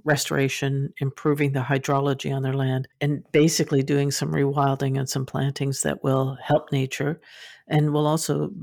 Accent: London, Ontario, Canada; If you're in London, Ontario, you can go for, like I grew up in London, and you can go for a walk.

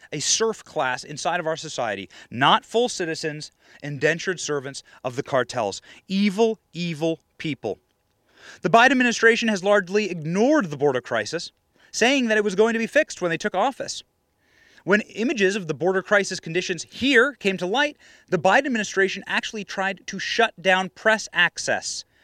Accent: Iowa, United States; I was raised in Iowa. Iowa is a state that has 3 million people living in it.

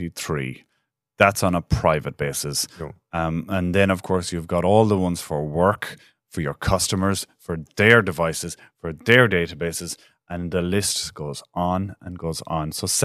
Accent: Ireland; I am Irish

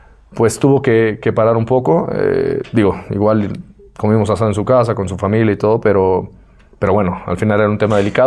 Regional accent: Mexico; Creo que como mexicanos en un equipo así

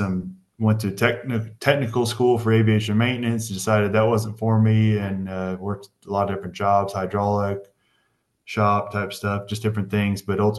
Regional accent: St. Louis, Missouri, United States; born there; also born or lived in Texas / Florida; now in Collinsville, United States; Currently live in Collinsville, Oklahoma. I was born in St. Louis, Missouri, lived in Texas as well as Florida, all over the place

